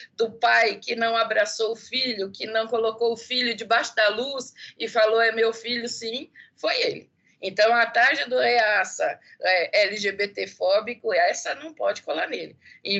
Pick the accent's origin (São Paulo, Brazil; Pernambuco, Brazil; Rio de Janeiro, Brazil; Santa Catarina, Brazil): São Paulo, Brazil; São Paulo, gente, não é por bairrismo, não. É porque eu sou paulistana